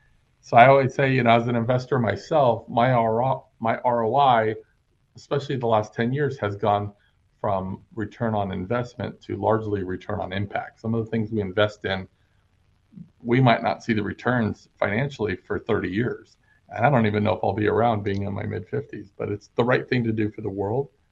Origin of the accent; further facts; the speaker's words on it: Los Angeles, California, United States; You know, I grew up in Los Angeles, as you know, and neither one of my parents had a lot of financial success.